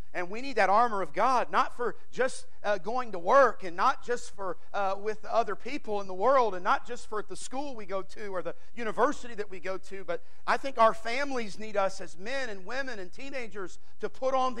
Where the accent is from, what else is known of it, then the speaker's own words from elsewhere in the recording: Michigan, United States; I'm from Michigan originally. And bow hunting was a big thing there.